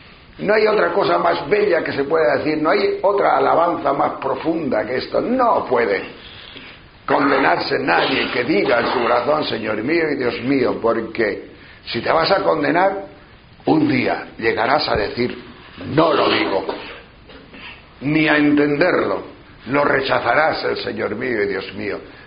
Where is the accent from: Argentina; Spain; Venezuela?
Spain; Castile and León; Cuando yo era pequeño, pues iba en el cine de mi pueblo, un pueblo de la provincia de León, figuraos, cuando yo era pequeño, estoy hablando de la posguerra, de los años 40